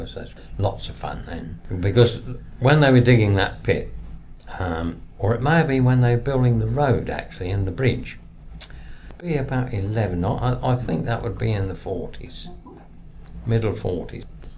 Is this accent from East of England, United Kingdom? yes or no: yes; Ely, East of England, United Kingdom; I've lived in Ely all my life apart from National Service.